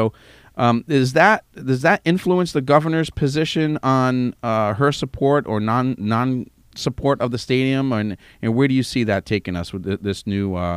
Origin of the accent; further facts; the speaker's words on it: Pawtucket, Rhode Island, United States; I grew up in Pawtucket. I remember going to the Paw Sox for many, many years.